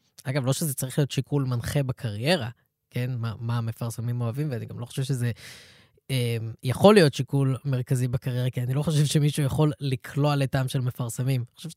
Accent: Ra'anana, Central District, Israel; אני גדלתי ברעננה.

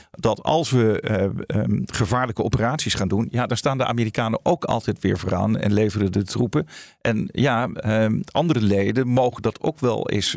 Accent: Netherlands; Maar ik werd als Nederlandse stafofficier daar op dat hoofdkwartier. Als Nederlanders werden we eigenlijk als free riders beschouwd.

